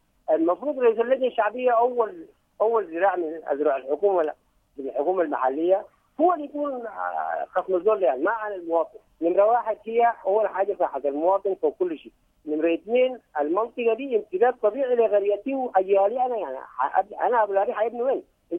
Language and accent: Arabic; Gubbat Al Salim, Sudan; قرية قبة السليم هي قريتنا